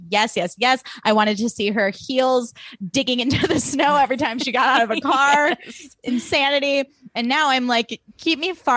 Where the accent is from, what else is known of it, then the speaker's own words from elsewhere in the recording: Highland Park, Illinois, United States; because I grew up in Highland Park, Illinois, where there were a lot of snobby Jewish moms who made me feel bad about myself.